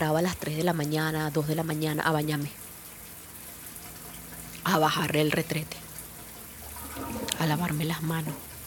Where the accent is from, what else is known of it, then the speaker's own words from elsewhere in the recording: Venezuela; moved away; cuando salí de Venezuela muy fuerte, sobre todo el tema de... Yo no entendía cómo había tanto y nosotros no teníamos nada.